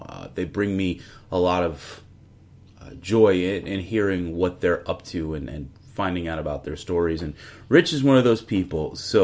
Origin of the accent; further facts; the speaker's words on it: Staten Island, New York, United States; I get tongue-tied. I'm from Staten Island.